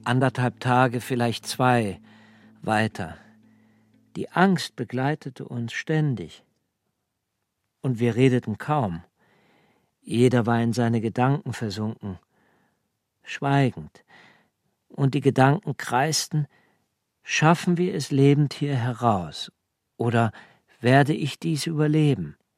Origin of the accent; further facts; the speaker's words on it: Srebrenica, Republika Srpska, Bosnia & Herzegovina; hört mal, wir kommen aus Srebrenica.